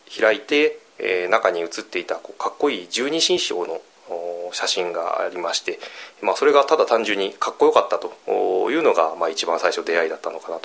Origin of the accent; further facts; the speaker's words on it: Kanto, Japan; 私は関東の出身なんですけれども、